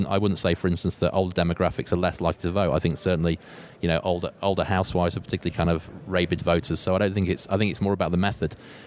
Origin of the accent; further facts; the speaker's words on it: United Kingdom; accent: British; The company's actually a British company, as you can tell from my strange accent.